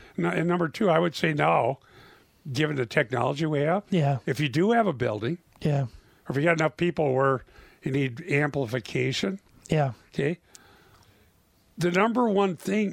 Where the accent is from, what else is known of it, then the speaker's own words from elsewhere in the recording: Minnesota, United States; I'm from Minnesota in the middle of the winter, okay?